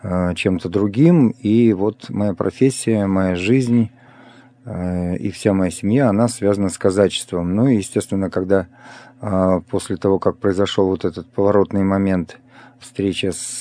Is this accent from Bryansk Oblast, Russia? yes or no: no; Moscow, Russia; Я родился и вырос в Москве